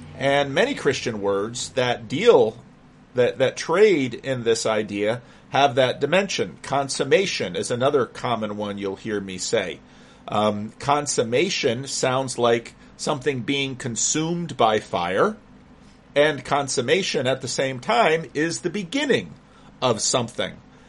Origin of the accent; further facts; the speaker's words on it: New Jersey, United States; I grew up near the Passaic River.